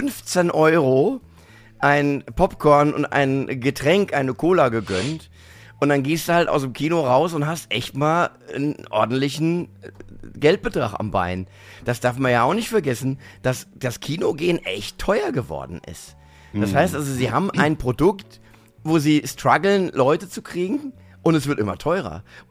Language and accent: German; Mainz, Rhineland-Palatinate, Germany; Bei uns in Mainz gab es Vorstellungen, ab 16 durftest du, also wenn Filme ab 16 gezeigt wurden, durftest du rauchen.